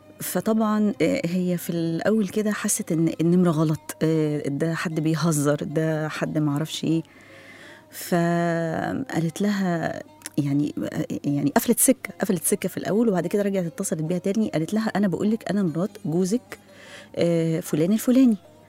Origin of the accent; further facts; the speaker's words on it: Egypt; لأنه إحنا بطبيعتنا كمصريين إحنا متعودين على شكل الأسرة